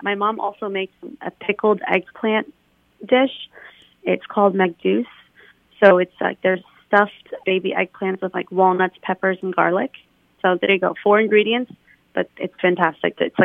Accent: Allentown, Pennsylvania, United States; And I'm from Allentown, born and raised in Allentown.

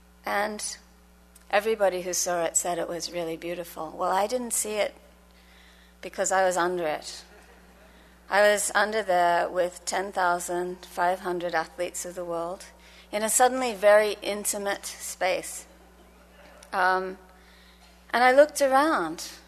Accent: Sydney, New South Wales, Australia; my hometown of Sydney.

